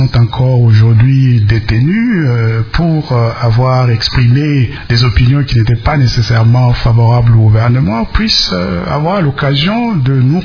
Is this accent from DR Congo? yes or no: yes; DR Congo; je reviens d'abord pour être présent parmi les miens, les 70 millions de Congolais qui sont chez nous en République démocratique du Congo.